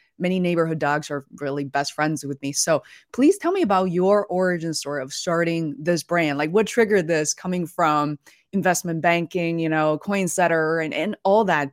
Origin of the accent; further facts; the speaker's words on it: Beijing, China; English is a second language; I grew up in Beijing, China. And as you can imagine, like most of us lived in a condo, still do today.